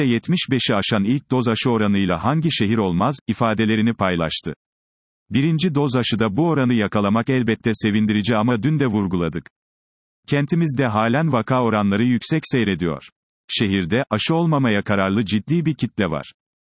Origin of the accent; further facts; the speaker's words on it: Bursa, Turkey; bir Bursalı olarak önemsiyoruz.